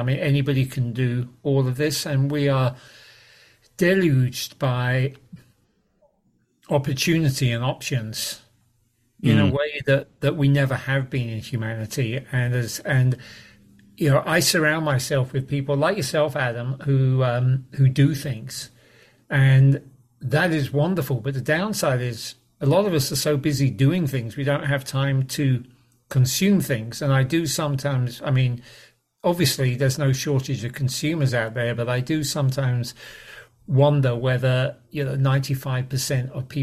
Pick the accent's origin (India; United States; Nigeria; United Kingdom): United Kingdom; England; Growing up in England with only Radio 1, fortunately, Radio 1 was not, we weren't quite the Soviet Union.